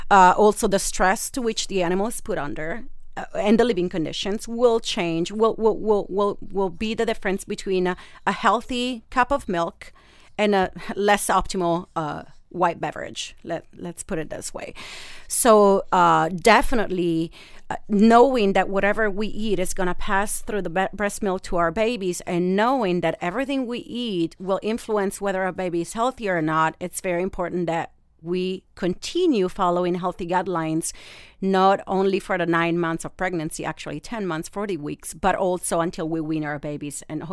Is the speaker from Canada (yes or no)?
no; Italy; English is a second language; And some cured salami, because I'm from Italy